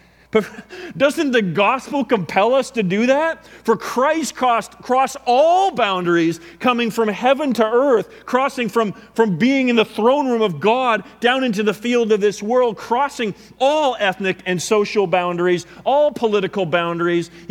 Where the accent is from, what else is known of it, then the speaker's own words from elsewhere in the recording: Vancouver, British Columbia, Canada; now in Victoria, Canada; I come from Vancouver where, you know, obviously it was much more multicultural than here